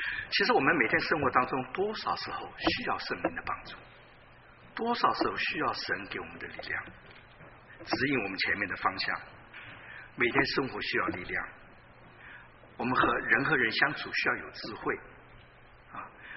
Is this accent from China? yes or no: no; Taiwan; 所以至少我们从台湾来的